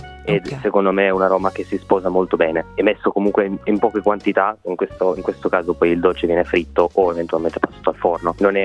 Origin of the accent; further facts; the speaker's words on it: Turin, Piedmont, Italy; Guarda, io sono di Torino, da noi le chiamiamo o bugie o chiacchiere.